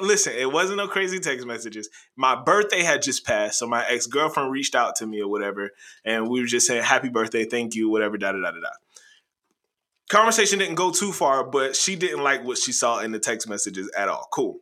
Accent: Savannah, Georgia, United States; man. I'm from Savannah.

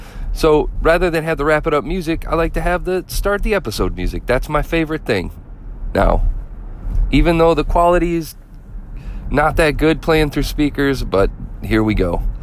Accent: Flint, Michigan, United States; I grew up in Flint, Michigan. The place I ended up moving to, I moved around a little bit. The place I ended up with my family is a small town. I guess you could say it's outside of Ann Arbor, Michigan.

